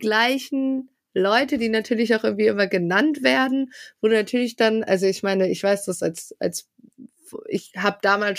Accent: Bielefeld, North Rhine-Westphalia, Germany; wir als Bielefelder sagen

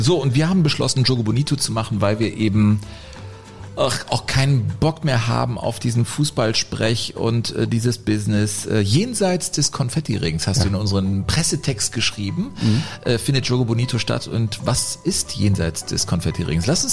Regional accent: Cologne, North Rhine-Westphalia, Germany; born there; Ich war natürlich immer schon als gebürtiger Kölner.

